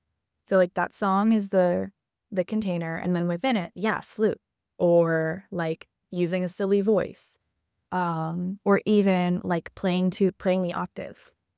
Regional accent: New York, United States; So I'm from New York, so I've seen a lot of pizza dough getting stretched out.

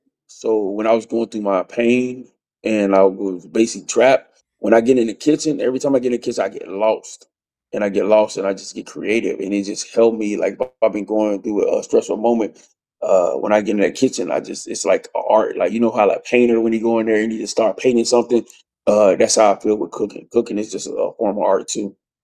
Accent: Killeen, Texas, United States; So like, I'm from Killeen, Texas.

